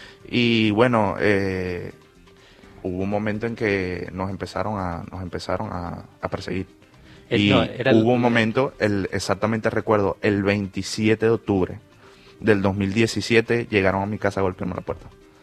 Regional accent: Venezuela; now in Argentina; Bueno, yo salí 7 días antes de llegar acá a la Argentina. Salí 7 días antes y, bueno, de verdad que fue una travesía... muy triste, traumática.

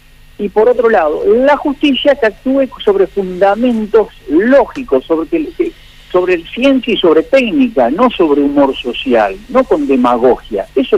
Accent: Argentina; me parece que estamos un poquito errados los argentinos.

